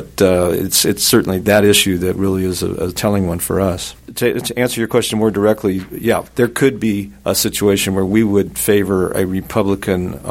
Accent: Phoenix, Arizona, United States; as I was growing up in Phoenix, Arizona, in high school

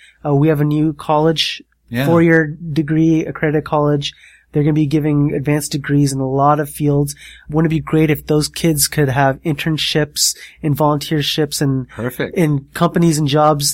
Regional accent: Santee, California, United States; I was born and raised in Santee. I'm from Santee and I'm for Santee.

